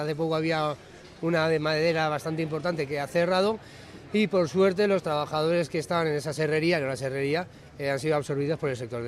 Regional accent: Sarrión, Aragon, Spain; venimos de Teruel, de la provincia de Teruel, somos un pueblo que se llama Sarrión, en teoría es la capital del mundo de la trufa.

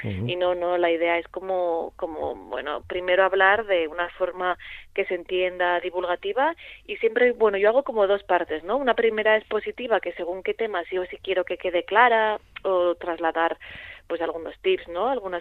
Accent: Granada, Andalusia, Spain; yo vengo de Granada y conozco mucho, mucho la provincia, toda la provincia y en concreto, por ejemplo, todos los pueblos de Granada, todos, hasta el más pequeñito.

